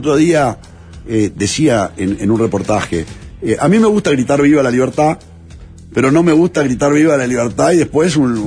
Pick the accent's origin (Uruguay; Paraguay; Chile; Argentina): Uruguay; como uruguayo